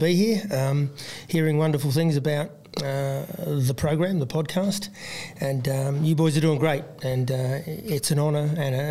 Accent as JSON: {"language": "English", "town": "Canberra", "region": "Australian Capital Territory", "country": "Australia", "tie": "born or raised there", "said": "and I grew up in Canberra, you know, wanting to play rugby league for Australia"}